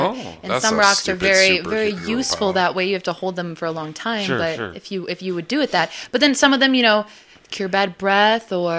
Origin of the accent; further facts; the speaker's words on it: Put-in Bay, Ohio, United States; now in New York, United States; Mm-mm, no, I'm from Put-in Bay, Ohio, but I do live on Wall Street.